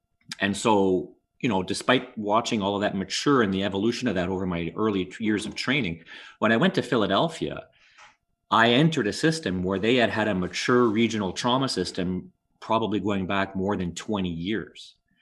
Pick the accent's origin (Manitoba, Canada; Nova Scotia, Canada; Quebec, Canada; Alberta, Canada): Quebec, Canada; Montreal; grew up my whole life in Montreal. I was I'm born in Ottawa, but really my family moved to Montreal when I was around 1 year old. And I really spent my whole life growing up in Montreal, Montrealer to the core.